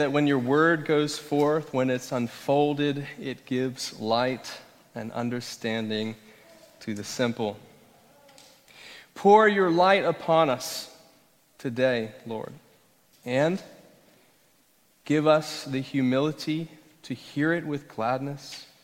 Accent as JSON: {"language": "English", "region": "Florida", "country": "United States", "tie": "born or raised there", "said": "Back then, I grew up in Florida, so we were doing this, you know, down there."}